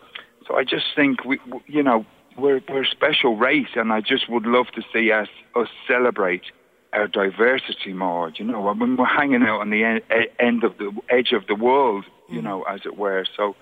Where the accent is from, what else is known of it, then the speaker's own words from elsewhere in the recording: Brixton, London, United Kingdom; there's something about being Irish as well. We have a slant, you know. We've had kind of, I grew up in Brixton in the 70s, so I've experienced all sorts of racism and also that kind of melting pot and a multicultural thing.